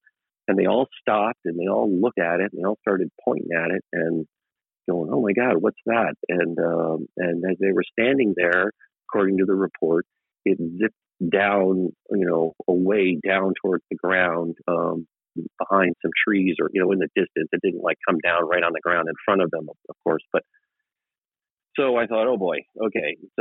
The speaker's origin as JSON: {"language": "English", "town": "Lebanon", "region": "Oregon", "country": "United States", "tie": "born or raised there", "said": "sorted by Oregon and looked for records around my hometown of Lebanon."}